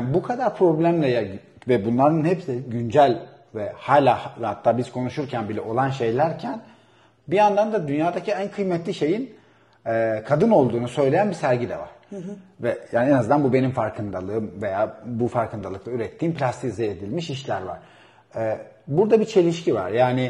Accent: Artvin, Turkey; Şimdi bunların hepsini ben Artvinliyim. Ve çay bahçelerimiz var. Ve çocukluğumda çay toplayarak ve anneme yardım ederek büyüdüm.

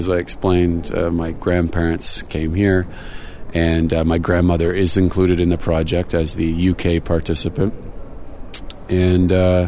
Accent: Kitchener, Ontario, Canada; born there; I was born in Kitchener. I am, I guess I'm the descendant of people who come from, well, my grandparents came from England and Spain. That's where they were born. My father was born in the U.S., so I guess I'm the first Canadian in my family.

